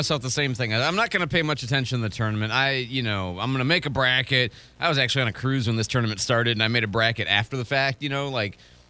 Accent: Midwest, United States; in my heart, I grew up being in the Midwest.

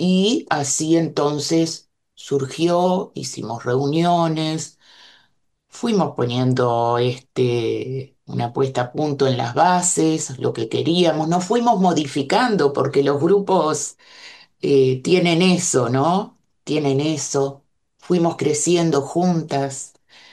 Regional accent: Uruguay; como judías, como escritoras, como uruguayas en primer lugar, porque en realidad somos todas uruguayas

